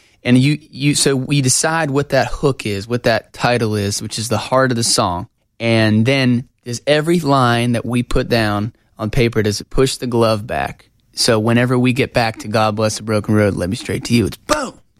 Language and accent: English; Pittsburgh, Pennsylvania, United States; also born or lived in New Jersey; But I grew up in Pittsburgh, age 4 to 18.